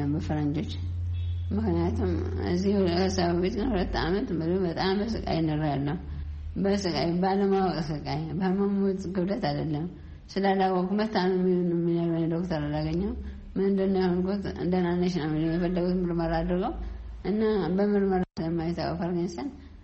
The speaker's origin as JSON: {"language": "Amharic", "region": "Tigray", "country": "Ethiopia", "tie": "born or raised there", "said": "የተወለድኩ ትግራይ ነው ትግራይ ዘመሰ አካባቢ ጉረማላውራ ነው እና ያደጉትም ከወንድሜ ጋራ ደብረ ብርሃን መቀሌ"}